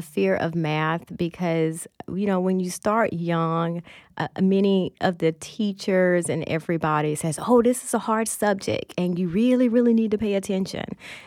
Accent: Dublin, Georgia, United States; I grew up in Dublin, Georgia, which is a very small town in central Georgia. So very small. Everyone knows everyone. My graduating class only had 100 students in it.

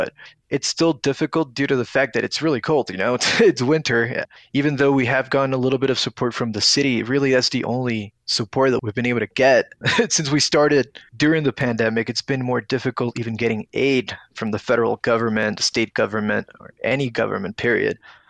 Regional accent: Peru; moved away; We're immigrants from Peru. We came here back in 2001.

